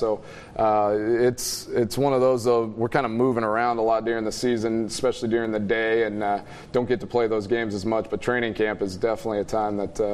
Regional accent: Texas, United States; I mean, I'm from Texas, grew up watching the Cowboys, so being able to kick a field goal right there in the middle of the star will be kind of a cool memory.

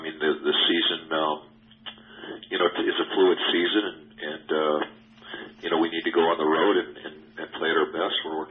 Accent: Minneapolis, Minnesota, United States; growing up in the Midwest, I spent a lot of years in the Midwest, growing up in Minneapolis

